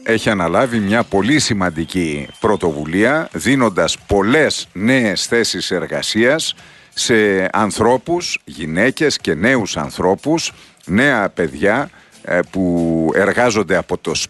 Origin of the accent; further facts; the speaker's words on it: Alexandroupoli, Eastern Macedonia and Thrace, Greece; born there; Είχα την χαρά να βρεθώ το τελευταίο 24ωρο στην πατρίδα μου, στη γενέτειρά μου, στην Αλεξανδρούπολη